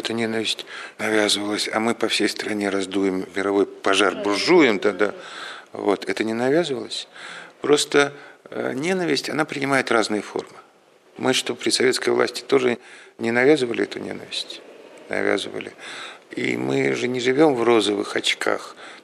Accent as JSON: {"language": "Russian", "town": "Mukachevo", "region": "Zakarpattia Oblast", "country": "Ukraine", "tie": "born there", "said": "Я родился проездом в Мукачево."}